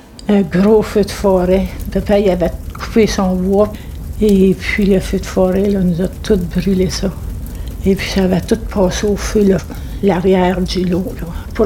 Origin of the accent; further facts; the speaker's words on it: Dupont, Quebec, Canada; born there; Je suis née à Dupont, dans le comté d'Argenteuil.